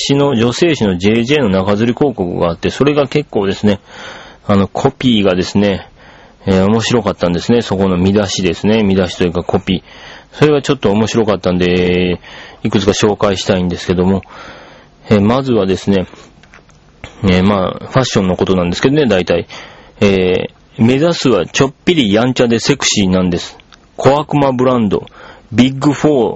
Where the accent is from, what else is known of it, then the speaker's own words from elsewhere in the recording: Takatsuki, Osaka, Japan; 大阪の高槻市というところが僕の実家があるところなんですけど